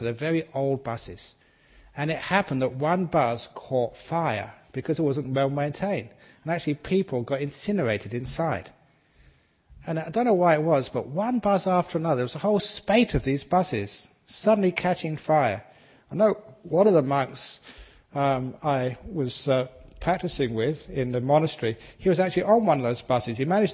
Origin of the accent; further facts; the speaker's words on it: England, United Kingdom; born there; You know, I was born in England, being a gentleman.